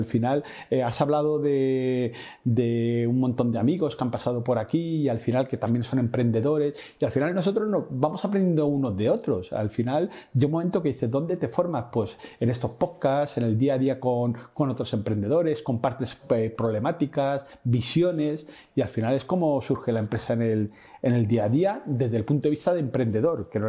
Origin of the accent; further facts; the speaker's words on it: Úbeda, Andalusia, Spain; yo soy de Úbeda, de Jaén.